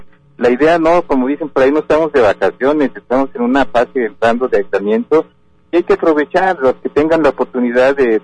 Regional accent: Mexico; Nosotros como mexicanos hemos enfrentado situaciones muy difíciles

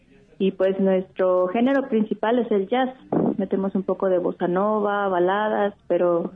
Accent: Guadalajara, Jalisco, Mexico; Yo soy originaria de Guadalajara y cuando me vine a vivir aquí, pues la verdad no conocía a ningún músico

